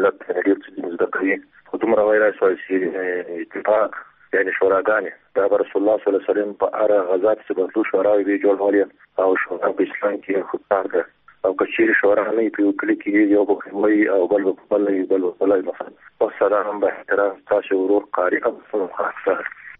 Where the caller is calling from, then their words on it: Paktika, Afghanistan; زه د پکتیکا ولایت دی حیاتل ولسوالۍ سره چې تاسو سره تماس کوم